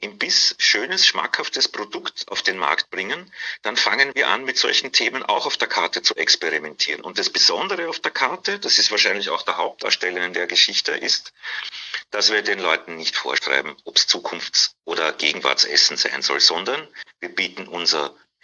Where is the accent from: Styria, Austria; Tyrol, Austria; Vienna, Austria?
Vienna, Austria; accent: Austrian; Ich bin in Wien geboren und aufgewachsen, da auch Hotelfachschule gemacht.